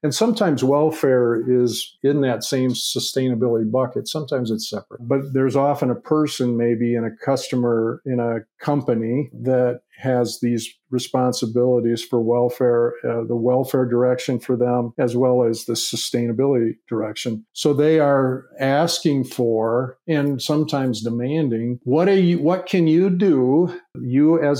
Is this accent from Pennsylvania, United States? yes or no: no; Illinois, United States; also born or lived in Iowa; You know, I was raised in the Midwest, in Illinois and Iowa.